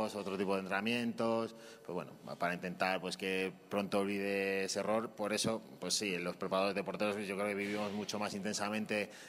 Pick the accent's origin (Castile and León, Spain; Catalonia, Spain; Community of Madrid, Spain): Community of Madrid, Spain; Leganés; Yo vivo aquí en Leganés, soy de Leganés